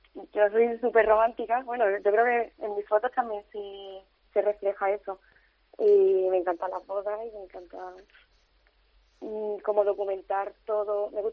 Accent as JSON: {"language": "Spanish", "town": "Faraján", "region": "Andalusia", "country": "Spain", "also_born_or_lived": "Málaga", "said": "Bueno, nací en Málaga, pero vamos, que me considero de Faraján porque toda mi familia es de allí."}